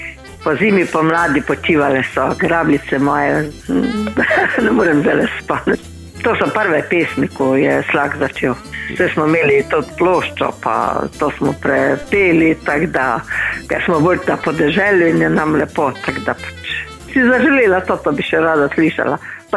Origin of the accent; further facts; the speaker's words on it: Vitanje, Savinja, Slovenia; jaz sem iz Vitanja, sam nisem pravo v centru, ampak sem to vjen na podeželju.